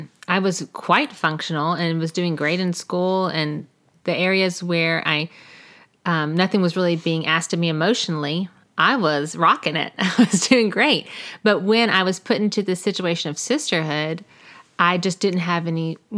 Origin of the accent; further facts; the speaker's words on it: United States; I'm just American.